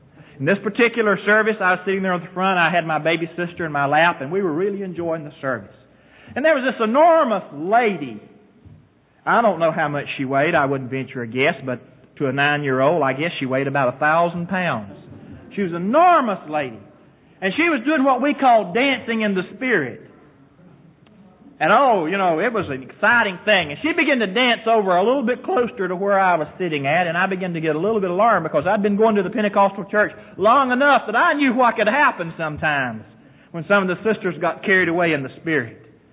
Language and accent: English; the South, United States; Don't be afraid to say amen to me, because I'm from the South.